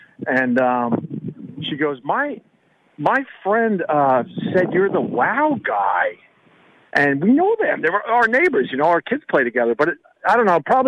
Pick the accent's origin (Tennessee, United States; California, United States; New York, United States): New York, United States; also born or lived in Boston; So, born and raised on Long Island, so I'm a Jets fan.